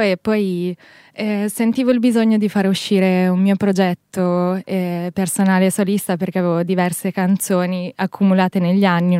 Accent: Emilia-Romagna, Italy; Io arrivo dalla provincia di Rimini.

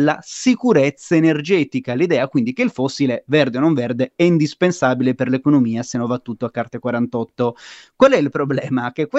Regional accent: Sardinia, Italy; lo dico da sardo

